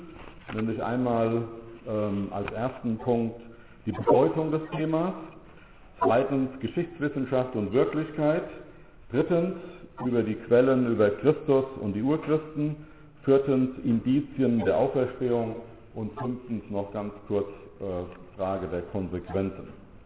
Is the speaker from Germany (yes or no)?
yes; Dillenburg, Hesse, Germany; Ich komme aus Dillenburg, das ist eine ganz kleine Stadt im Hessischen.